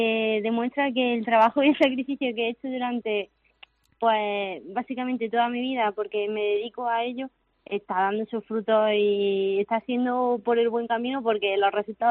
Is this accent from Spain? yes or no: yes; Jaén, Andalusia, Spain; a los que siempre estoy agradecida es a mi tierra y a Jaén, y lo intento llevar siempre a lo más alto.